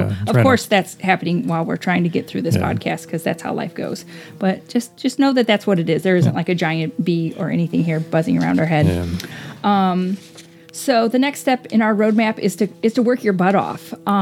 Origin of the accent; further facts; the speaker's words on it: Indiana, United States; We're from Indiana.